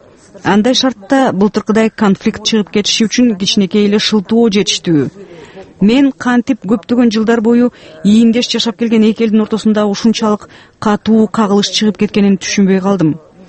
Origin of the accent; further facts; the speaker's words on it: Kazakhstan; Мен өзүм Казакстанда төрөлүп өскөм. Ал жакка тез-тез каттап турам.